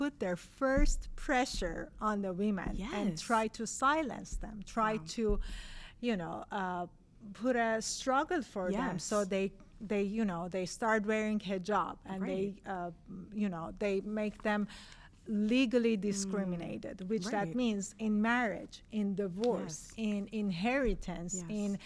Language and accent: English; Iran; English is a second language; Sure. So I'm Armenian, so I have a Christian background. Yeah. I was born and raised in Iran in an Armenian Christian family.